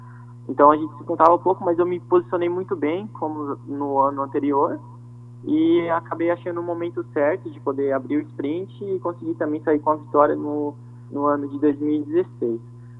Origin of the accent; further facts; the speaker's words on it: Americana, São Paulo, Brazil; Eu não sou nascido na cidade de Piracicaba, sou de Americana